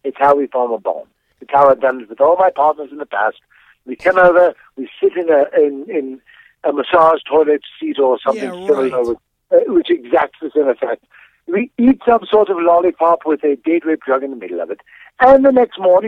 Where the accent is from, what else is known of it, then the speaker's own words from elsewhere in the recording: United Kingdom; Let me describe myself. I'm British.